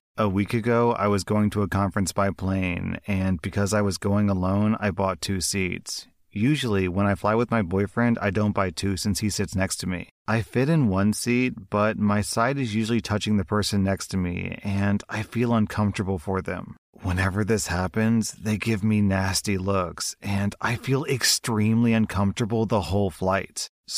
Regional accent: United States; I've got to admit, you know, I'm an American. I've never been to a Punjabi wedding

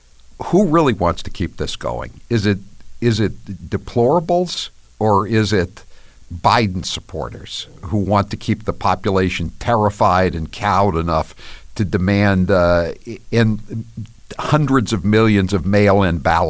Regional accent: United States; You know, I'm an American, right?

